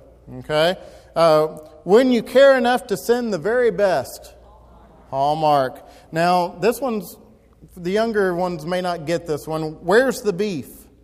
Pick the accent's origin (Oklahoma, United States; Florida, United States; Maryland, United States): Florida, United States; Mount Dora; I grew up in Mount Dora, which isn't the country, but nonetheless, I was not growing up on a farm or anything like that.